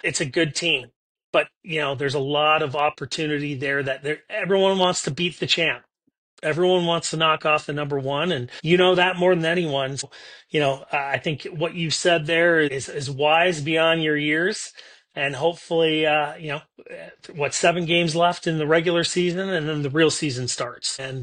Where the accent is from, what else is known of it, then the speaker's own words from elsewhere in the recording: Canada; And obviously I'm Canadian and we'll be going for those guys